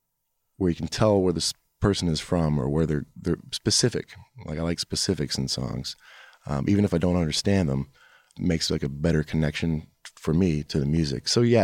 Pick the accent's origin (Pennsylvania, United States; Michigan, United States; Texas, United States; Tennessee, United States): Michigan, United States; Detroit; I want a sense of place and I'm from Detroit, so.